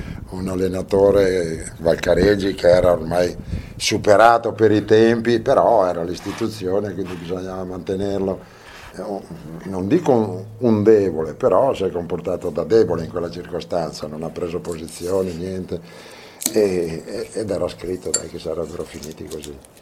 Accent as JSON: {"language": "Italian", "region": "Veneto", "country": "Italy", "tie": "born there", "said": "No, io sono nato in provincia di Verona."}